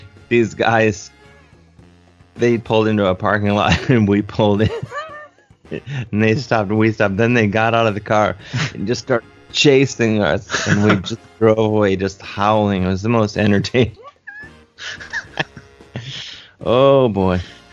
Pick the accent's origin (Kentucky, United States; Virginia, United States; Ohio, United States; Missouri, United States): Ohio, United States; Cleveland; when I was a pretty young thing, growing up in Cleveland, Ohio, there was this street called Mayfield Road